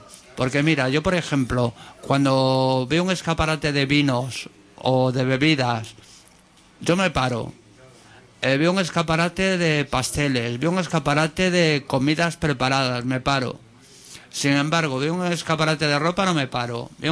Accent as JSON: {"language": "Spanish", "region": "Galicia", "country": "Spain", "said": "Yo parlo una mica catalán, ¿no? Pero yo soy gallego, ¿no?"}